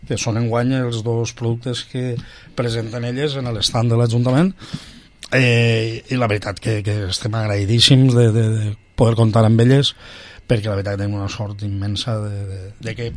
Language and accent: Catalan; Valencian Community, Spain; A veure, som valencians i no podem fugir d'ahir.